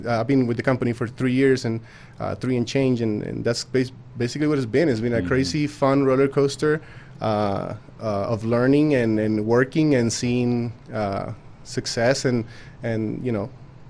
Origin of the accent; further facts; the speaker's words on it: Chile; I am from Chile. I'm from Chile, all the way down in South America.